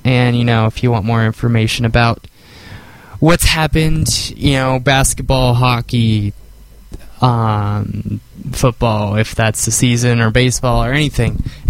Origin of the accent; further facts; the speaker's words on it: California, United States; it could be the fact that I'm from California